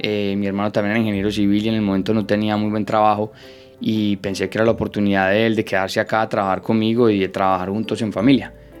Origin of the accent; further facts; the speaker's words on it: Armenia, Quindío, Colombia; Yo crecí en Armenia, Quindío, es una ciudad pequeña de Colombia. Allí compartí con toda mi familia desde muy chico en las fincas. Mi familia es agropecuaria y tenemos 5 fincas dentro de la familia y básicamente crecí allí